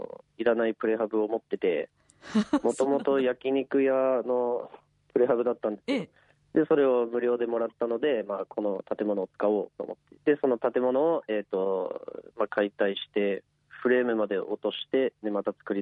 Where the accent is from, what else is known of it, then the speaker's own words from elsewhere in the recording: Ebetsu, Hokkaido, Japan; also born or lived in Sapporo; 出身は江別です。